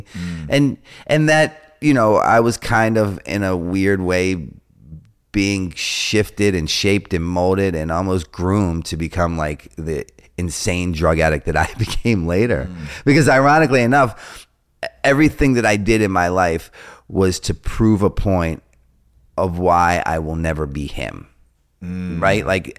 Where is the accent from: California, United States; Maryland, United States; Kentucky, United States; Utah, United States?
Maryland, United States; Baltimore; So I'm growing up in Baltimore, and I'm with another pro skater by the name of Bucky Lasik